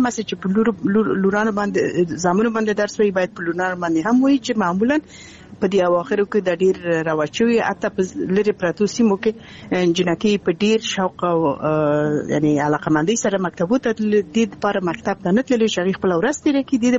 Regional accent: Balkh, Afghanistan; ځکه چې زه اصلي اوسېدونکی د بلخ ولایت یم، د بلخ ولسوالۍ.

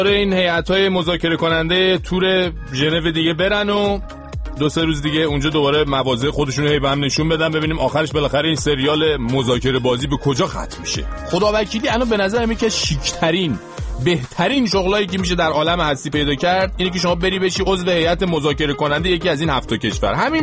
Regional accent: Rasht, Gilan, Iran; منم آرایشگرم، منم رشتیم، منم سلمانی اینجا دارم.

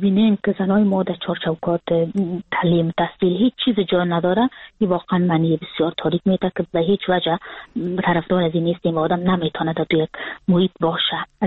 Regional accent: Afghanistan; moved away as an adult; now in Frankfurt, Germany; من 3 بار زخمی شده بودم، اما هیچ زمان حاضر نبودم که وطنم و کشورم ترک کنم.

